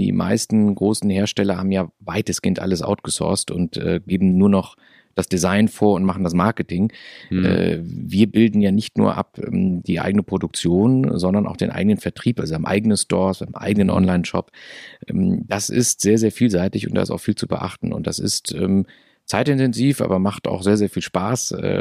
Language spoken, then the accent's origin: German; North Rhine-Westphalia, Germany; komme aus der Nähe von Köln, also bin geboren tatsächlich in Bonn, noch damals war es Bundeshauptstadt tatsächlich und zwischen den beiden wunderschönen Städten Köln und Bonn aufgewachsen.